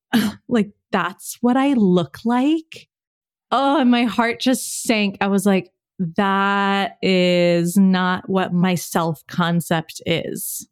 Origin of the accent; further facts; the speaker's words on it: California, United States; And I'm from California. I'm from the Bay. I like very much am a water baby.